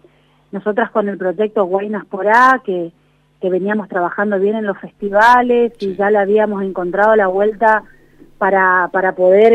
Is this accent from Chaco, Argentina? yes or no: yes; Resistencia, Chaco, Argentina; de Resistencia Chaco y doy las gracias a este rack nacional